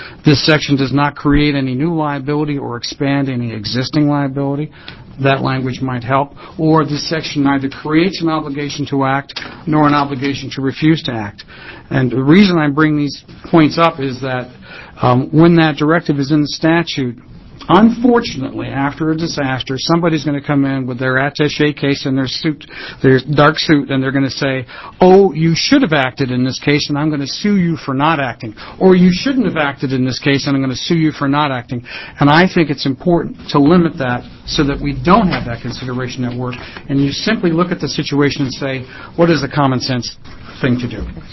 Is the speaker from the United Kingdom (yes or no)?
no; Salem, Oregon, United States; I'm an attorney from Salem. Yes, I'm an attorney from Salem.